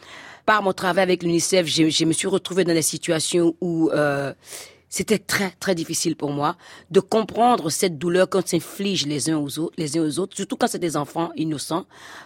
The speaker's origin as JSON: {"language": "French", "town": "Cotonou", "region": "Littoral", "country": "Benin", "lives_now": "France", "said": "Je venais d'arriver de Cotonou et c'était difficile pour moi. Et même si je parlais la langue française, il fallait s'adapter."}